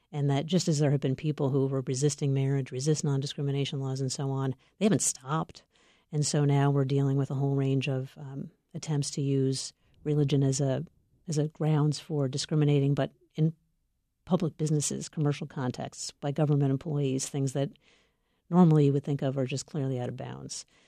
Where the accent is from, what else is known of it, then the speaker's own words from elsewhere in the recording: Maine, United States; including here in my home state of Maine